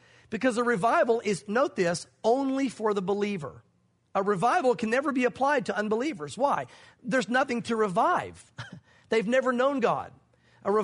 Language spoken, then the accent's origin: English; the South, United States; Listen, I grew up in the South, so I know what people mean when they put this on the board